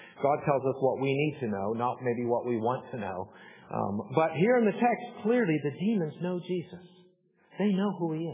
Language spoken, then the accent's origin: English; Salzburg, Austria; my nickname growing up in Salzburg was Buster.